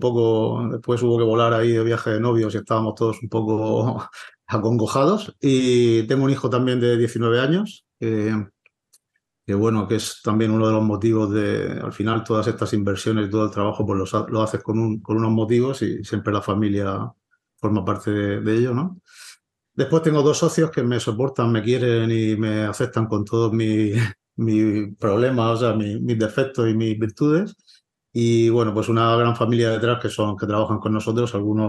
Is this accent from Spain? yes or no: yes; Murcia, Region of Murcia, Spain; nosotros somos de Murcia